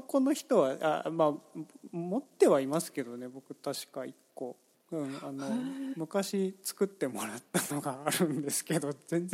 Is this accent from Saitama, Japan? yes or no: yes; Saitama, Japan; now in United States; あの埼玉の自分の実家だと除夜の鐘とかには行くし、